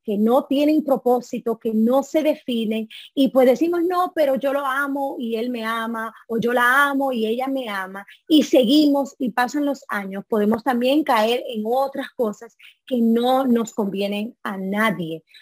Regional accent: New York, United States; born there; Yo no soy dominicana, por si no lo sabían. Yo soy de madre guatemalteca y padre hondureño, y yo nací en Nueva York, en el Bronx. Pero me he juntado tanto con los dominicanos que ya me han adoptado.

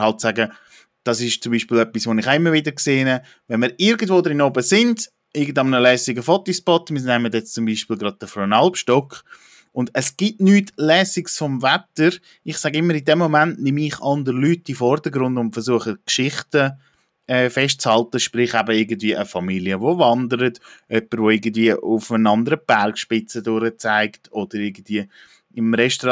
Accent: Central Switzerland, Switzerland; ich fotografiere nur in meiner Heimat, sprich auch in der Zentralschweiz, das sind 6 Kantone konkret

